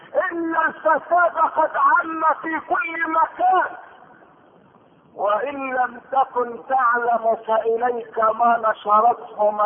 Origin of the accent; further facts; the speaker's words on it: Egypt; اسمعوا ما تردده صحف الغرب، وما تردده الصحف عندنا في مصر.